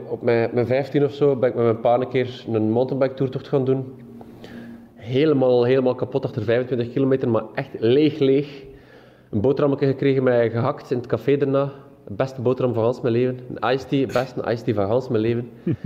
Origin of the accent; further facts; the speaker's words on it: Belgium; Maar dat gaat natuurlijk niet als Belg